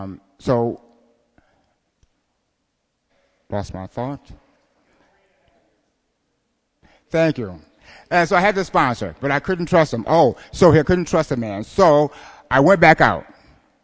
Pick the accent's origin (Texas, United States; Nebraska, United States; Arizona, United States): Nebraska, United States; Omaha; born there; So I was born in Omaha, Nebraska. My parents abandoned me. My grandmother came and got me from Omaha, Nebraska. Raised me.